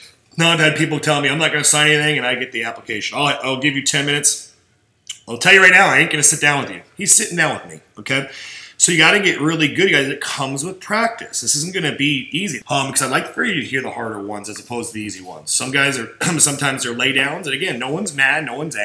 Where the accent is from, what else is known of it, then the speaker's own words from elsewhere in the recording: New Jersey, United States; If you can handle me talking fast, I'm from Jersey.